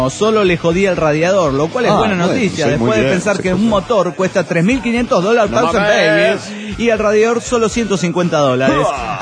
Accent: Orizaba, Veracruz, Mexico; ando en mi tierra, Orizaba, ver Orizaba. Ver. Ah, no, Veracruz, claro.

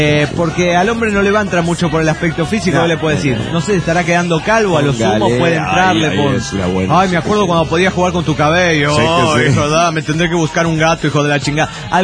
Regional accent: Mexico City, Mexico; del DF Mexicano.

